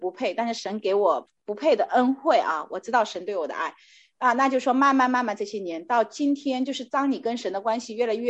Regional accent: China; 可能跟中国人比较，跟我们中国人很多文化背景比较那个啊

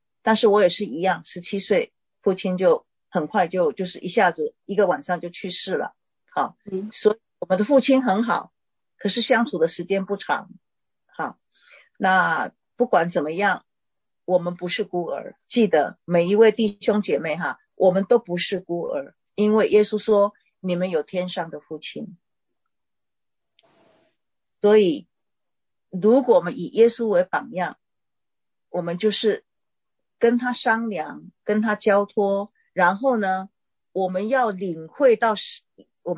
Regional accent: China; 我们中国人有一个情况，其实不是没有道理的

